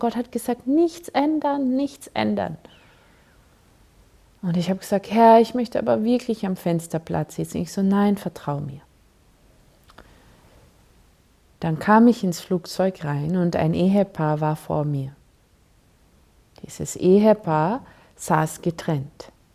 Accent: Vienna, Austria; ich komme aus Wien und fliege wegen einer Missionsreise auf den Philippinen.

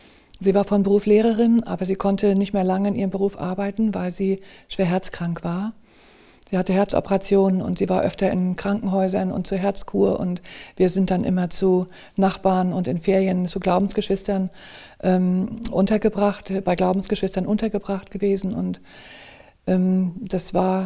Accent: Rostock, Mecklenburg-Vorpommern, Germany; ich bin in Rostock geboren und aufgewachsen und das ist an der Ostseeküste, schön, viel Wasser hatten wir gehabt

